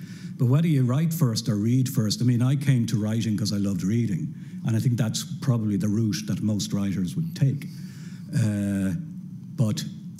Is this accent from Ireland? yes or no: yes; Kilbarrack, Leinster, Ireland; I grew up in Kilbarrick, that way. And I was a teacher in Kilbarrick